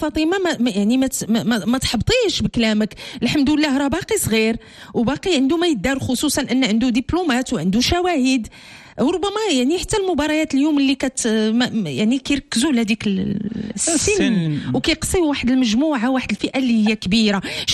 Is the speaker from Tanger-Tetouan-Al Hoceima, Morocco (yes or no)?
yes; Tetouan, Tanger-Tetouan-Al Hoceima, Morocco; ربما حيت خلقت وتربيت في تطوان هذا هو هذا هو السبب اللي خلاني انني ما كنهضرش ليه فيها